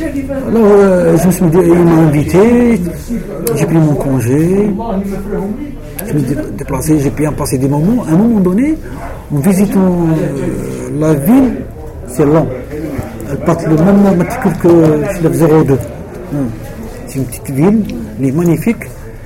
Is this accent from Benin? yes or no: no; Sétif, Sétif Province, Algeria; je suis algérien. Et exactement, je suis de Silif.